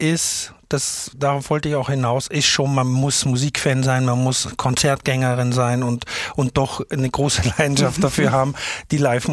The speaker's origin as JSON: {"language": "German", "country": "Austria", "moved": "yes", "lives_now": "Hamburg, Germany", "said": "ich bin ja aus Österreich kommend nach Hamburg gekommen"}